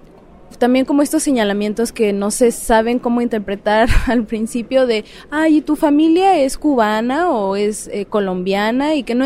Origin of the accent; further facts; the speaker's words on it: Veracruz, Mexico; Soy una persona afrodescendiente de los dos lados de mi familia, somos de Veracruz, y también fue muy importante para mí porque viviendo en Veracruz, ser una persona negra pues no es algo fuera de lo común o raro.